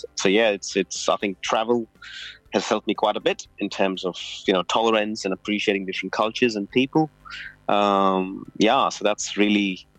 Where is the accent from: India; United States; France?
India; Originally, I come from India, and I'm in IT.